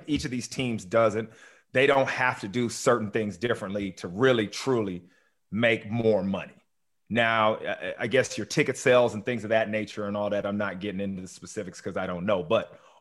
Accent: Long Beach, California, United States; I'm from Long Beach, California. I own a team.

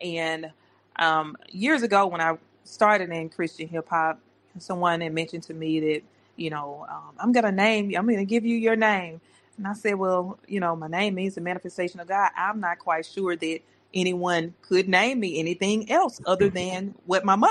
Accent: US South, United States; accent: Southern; But because I'm from the South and we have this Southern draw, this accent, it doesn't come out like Ms. or Mrs.

